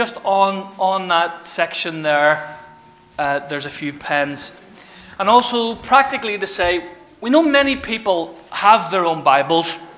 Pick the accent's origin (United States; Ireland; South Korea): Ireland; simply because I'm Irish